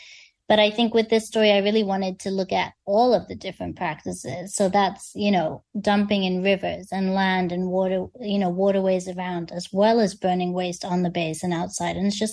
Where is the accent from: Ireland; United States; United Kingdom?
United Kingdom; I'm saying meters because I'm British